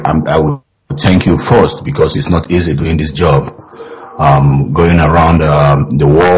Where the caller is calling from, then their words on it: United States; I'm calling from the United States of America.